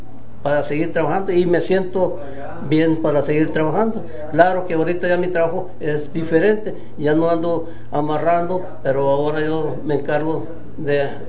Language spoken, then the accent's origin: Spanish; Chacala, Durango, Mexico; born there; also born or lived in Las Coloradas / Sinaloa; Yo nací el 11 de octubre de 1932. Nací en Chacala, Durango. Viví hasta la edad de 5 o 7 años en Chacala. De ahí nos cambiamos a un mineral que se llama Las Coloradas. Ahí vivimos con mi mamá hasta el 42.